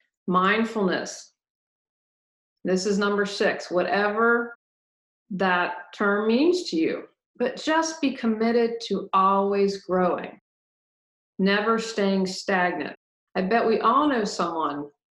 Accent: United States; Because I'm American, I feel like I can speak to the culture.

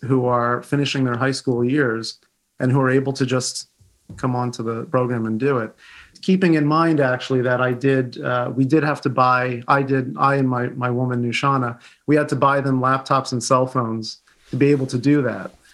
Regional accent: Rockland County, New York, United States; also born or lived in Los Angeles, United States / Putian, China; Huge cultural experience to go from living in Rockland County, where I grew up in New York State, to go to school in California, Los Angeles, and then to move to China in Putian, the Fujian province of China.

